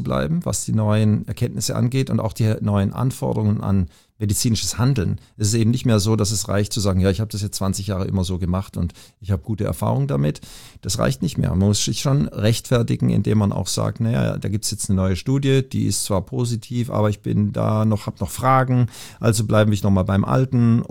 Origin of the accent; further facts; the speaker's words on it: Southern Germany, Germany; ich komme aus Süddeutschland